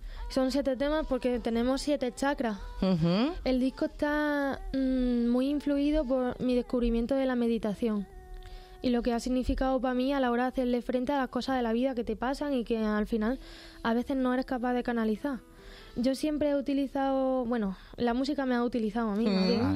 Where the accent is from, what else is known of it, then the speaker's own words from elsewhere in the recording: Andalusia, Spain; la música clásica de mi tierra, que es el flamenco